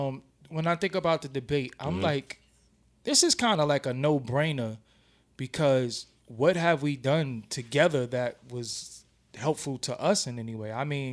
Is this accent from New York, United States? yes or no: yes; Brooklyn, New York, United States; And I'm from Brooklyn, too, and that's important for me to say because Brooklyn is the fucking best.